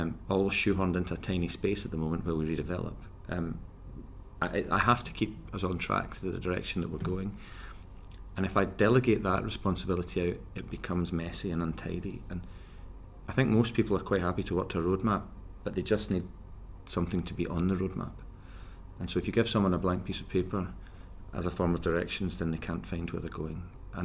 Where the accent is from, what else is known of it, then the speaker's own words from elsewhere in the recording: Nottingham, East Midlands, United Kingdom; I'm a dentist from Nottingham